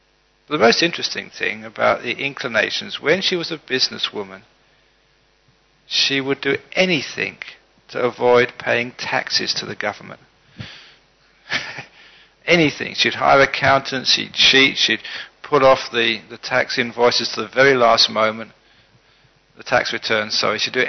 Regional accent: London, United Kingdom; born there; I was born in London. I became a Buddhist.

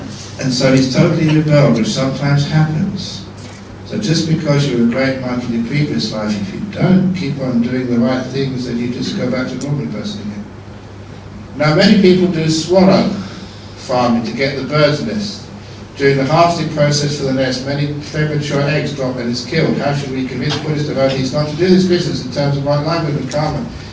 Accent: London, United Kingdom; Look, I came from the West, London. It's not a paradise. It's freezing cold.

